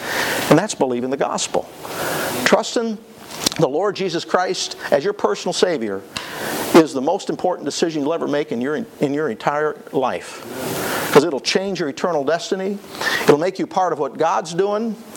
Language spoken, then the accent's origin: English; Genoa City, Wisconsin, United States; he attended a little Bible church just a little bit south of where I grew up in Genoa City.